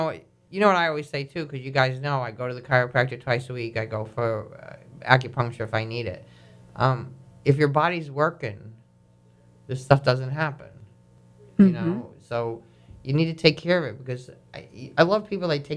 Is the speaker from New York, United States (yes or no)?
yes; New York, United States; Catherine and I actually... We're both from Long Island. We went to rival high schools.